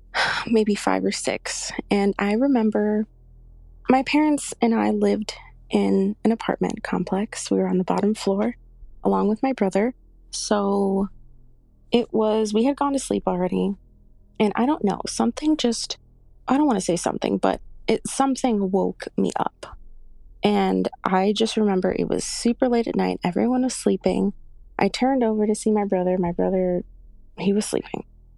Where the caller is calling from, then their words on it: Chicago, Illinois, United States; Okay, so I am from Chicago. … a little bit of backstory about me.